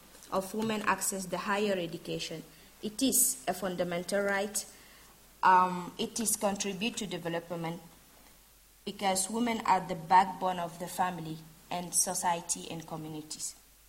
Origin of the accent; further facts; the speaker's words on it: Chad; I'm from Chad, and I'm a youth volunteer representing Africa Union region